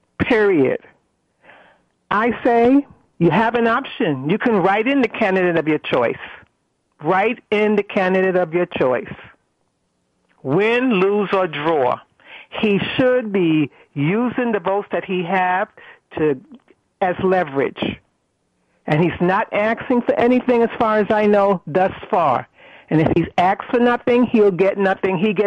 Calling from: New York, United States; Well, I'm calling from New York, and something very interesting happened.

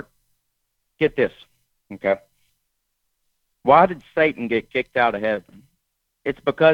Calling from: Waco, Texas, United States; I'm calling from Waco.

